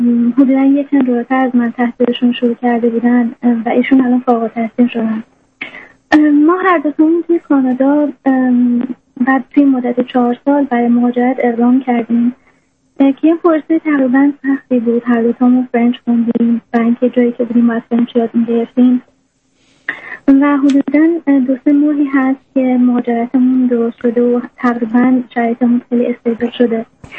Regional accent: Iran; moved away as an adult; now in Canada; آقای دکتر، من 4 سال پیش از ایران اومدم کانادا برای مقطع دکترا تو رشته کامپیوتر

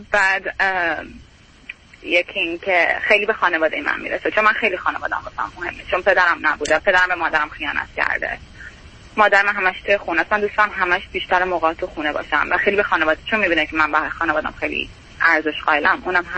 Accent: Iran; moved away as an adult; also born or lived in Germany / England; now in United States; 1 سال من آلمان بودم، قبلش هم 1 سال انگلیس بودم ولی بقیهش رو ایران زندگی کردم.

